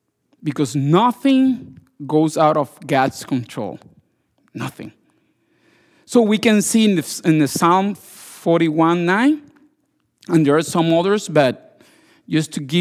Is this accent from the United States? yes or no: no; Cuba; moved away; For those who don't know me, I came from Cuba last year.